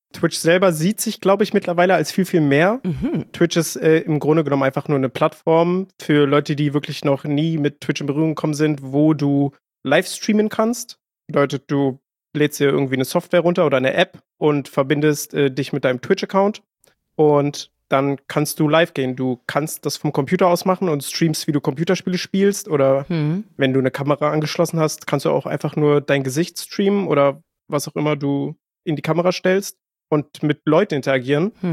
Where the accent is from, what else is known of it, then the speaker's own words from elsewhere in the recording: Berlin, Germany; ich bin 30 Jahre alt. Ich komme aus Berlin